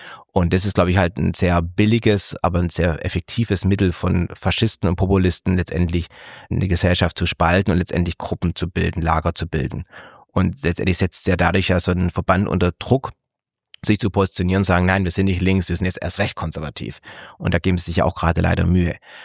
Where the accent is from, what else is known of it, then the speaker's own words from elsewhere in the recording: Baden-Württemberg, Germany; diese Anthroposie-Bewegung, die im Schwabenländle entstanden ist, wo ich herkomme